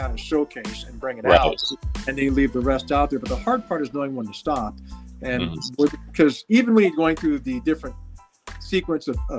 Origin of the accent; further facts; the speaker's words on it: Alaska, United States; because I grew up in Alaska and I spent time in the military.